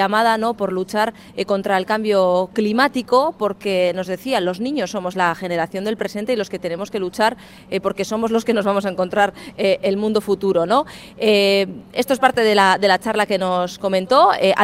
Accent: Basque Country, Spain; le decía de dónde vengo, vengo de Euskadi.

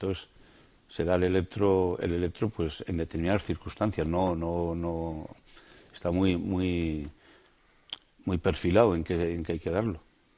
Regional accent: Beire, Navarre, Spain; Beire, sí.

